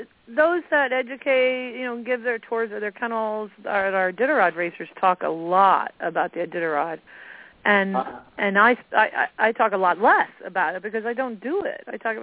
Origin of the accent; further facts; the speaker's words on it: Maryland, United States; I grew up in Maryland, and I would vacation and went to school near this resort area.